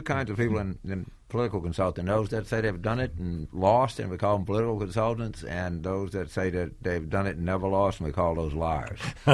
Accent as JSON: {"language": "English", "region": "Deep South", "country": "United States", "tie": "born or raised there", "said": "I grew up in the Deep South, and I became like a national Democrat relatively early in my life."}